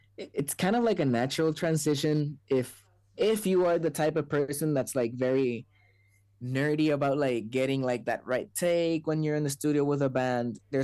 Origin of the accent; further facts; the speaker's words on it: Puerto Rico; now in Los Angeles, United States; I just grew up playing in bands, and eventually I moved to Los Angeles from Puerto Rico